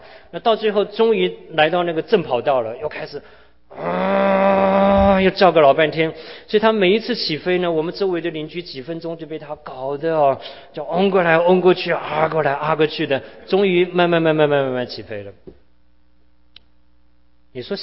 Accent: Tainan, Taiwan; 那个我小的时候在台湾台南，那台南呢靠近大林糖厂那边有一个机场，

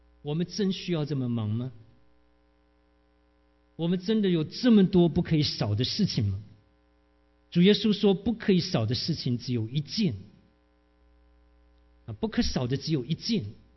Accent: China; 那我们中国人都是在家靠父母，吃外靠朋友哈

